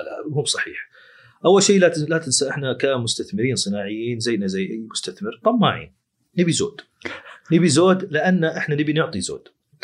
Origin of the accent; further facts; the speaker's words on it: Saudi Arabia; وعندنا في السعودية وشيء يعني بيض الوجه ومشرف